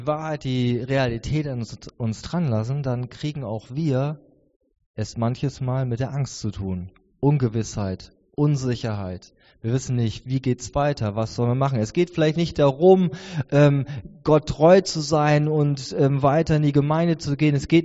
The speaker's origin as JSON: {"language": "German", "region": "Northern Germany", "country": "Germany", "lives_now": "Koblenz, Germany", "said": "Jetzt wisst ihr genau, wo ich herkomme. Ich komme aus dem hohen Norden ursprünglich. Lebe jetzt aber auch schon ganz. Eigentlich bin ich Rheinländer, solange wie ich jetzt schon hier lebe."}